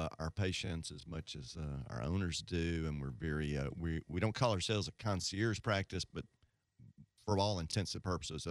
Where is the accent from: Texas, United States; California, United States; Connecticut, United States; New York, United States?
Texas, United States; Well, I did spend some time growing up in Texas some, and that's why I wear cowboy boots.